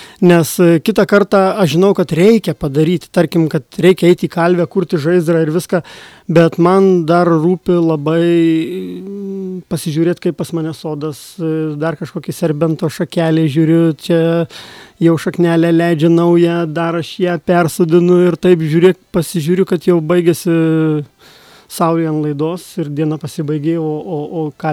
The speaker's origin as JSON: {"language": "Lithuanian", "town": "Marijampolė", "region": "Marijampolė County", "country": "Lithuania", "tie": "born or raised there", "said": "Aš gimiau, iš tikrųjų, Kapsuke, dabartinėje Marijampolėje. Mhm. Kapsuko miestas tada buvo ir tam mieste aš pragyvenau 20 metų. 20 metų pragyvenau Kapsuke."}